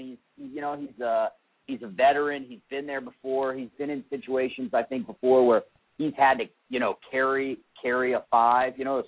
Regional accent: Houston, Texas, United States; All due respect, I'm from Houston, Texas. I've been to Dallas. I've been to Houston.

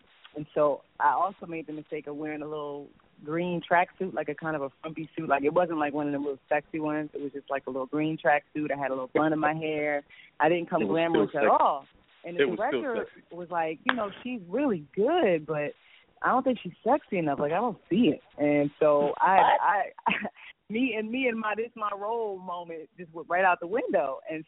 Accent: Orange, New Jersey, United States; and, you know, I'm from Orange, New Jersey. So I just lost it

